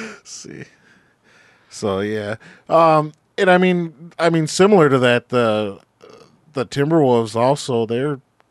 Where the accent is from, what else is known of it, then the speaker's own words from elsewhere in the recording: Minneapolis, Minnesota, United States; because I grew up in Minneapolis, same as you did